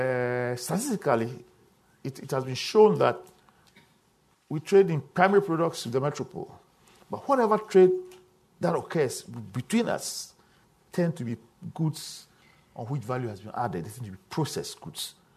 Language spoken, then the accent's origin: English; Ghana; You know, I come from Ghana.